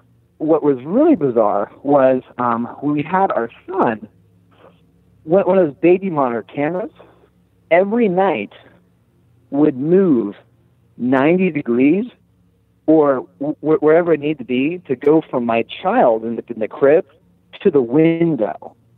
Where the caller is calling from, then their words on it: Erie, Pennsylvania, United States; from Erie, Pennsylvania.